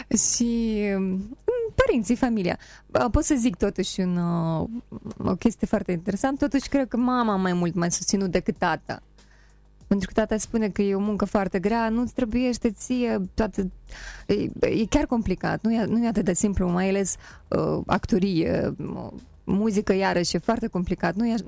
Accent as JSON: {"language": "Romanian", "country": "Moldova", "tie": "born there", "said": "Sunt mândră că m-am născut în Republica Moldova, chiar dacă nu e așa de ușor aici."}